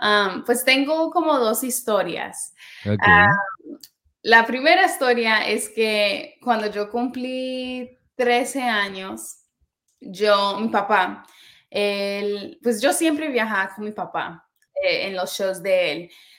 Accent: New York, United States; pero pues creciendo en New York escuchaba pop, escuchaba rock, R&B, jazz, hip hop

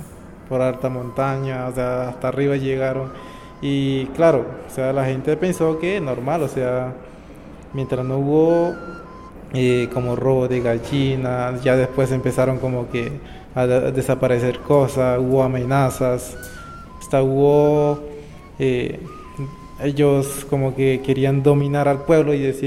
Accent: Sogrome, Magdalena, Colombia; soy de la Sierra Nevada de Santa Marta, nacido en 2003 en Sogrome, un pueblo que queda de Chemezquemeina como a 6 horas. Cerca de Ayupar

